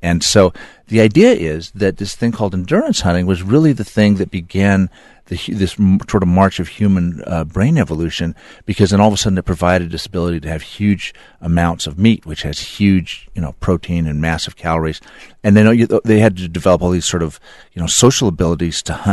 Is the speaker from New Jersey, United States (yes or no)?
no; California, United States; Well, originally I'm from Central California near Fresno. Grew up in a little bitty farming town, you know, no movie theater, no restaurants.